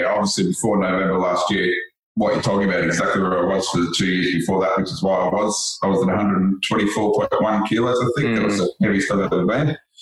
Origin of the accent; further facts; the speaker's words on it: Wodonga, Victoria, Australia; I'm from Wodonga, so, regional town, manager of a road crew.